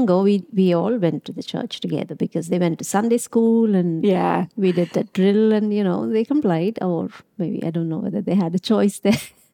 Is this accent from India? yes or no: yes; Mumbai, Maharashtra, India; English is a second language; also born or lived in Middle East; now in Sweden; I come from Mumbai, the cosmopolitan, metropolitan place, the financial capital of India, actually.